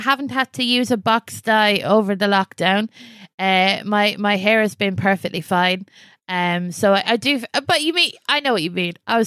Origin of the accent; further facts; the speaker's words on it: Ireland; accent: Irish; also born or lived in England; England, and then to Ireland, and then to England again, and then back to Ireland. And when I think my accent is Irish, and I've tried very hard to make it Irish because I didn't fit in when I first moved over to Ireland.